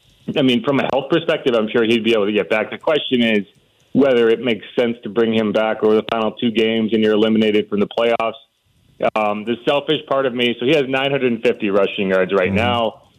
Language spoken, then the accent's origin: English; Connecticut, United States; also born or lived in South Carolina; I grew up in Connecticut, so